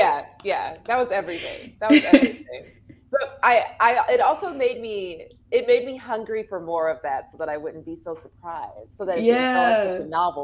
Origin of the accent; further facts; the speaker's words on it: Los Angeles, California, United States; I think that growing up in Los Angeles and specifically having a childhood in South Central is a huge part of my culture.